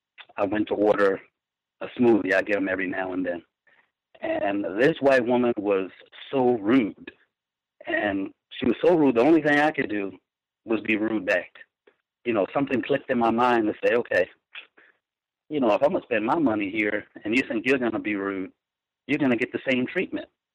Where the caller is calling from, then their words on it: Delaware, United States; I'm 302 from Delaware.